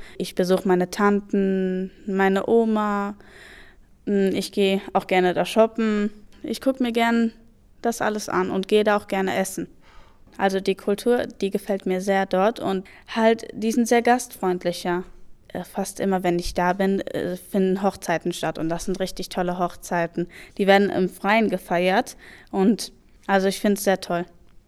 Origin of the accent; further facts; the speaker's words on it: Duisburg, North Rhine-Westphalia, Germany; born there; Hier in Duisburg, also Deutschland.